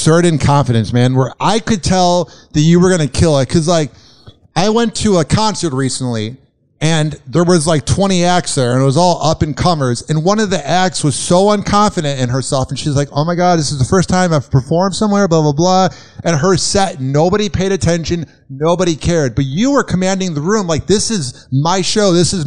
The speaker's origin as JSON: {"language": "English", "town": "Chicago", "region": "Illinois", "country": "United States", "said": "I'm from Chicago, so."}